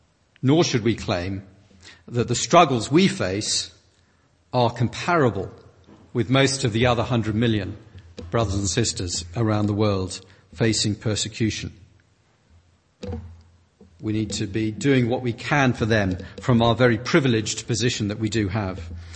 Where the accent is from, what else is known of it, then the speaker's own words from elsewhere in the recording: United Kingdom; Certainly in my home country, the United Kingdom, there are signs of these freedoms being removed.